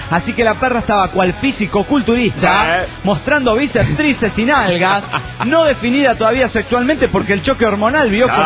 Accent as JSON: {"language": "Spanish", "region": "Mexico City", "country": "Mexico", "moved": "yes", "lives_now": "Montreal, Canada", "said": "vivo en Canadá. Pero para ser exacto, en Montreal. Ya llevo aquí 2 años desde que vine del DF."}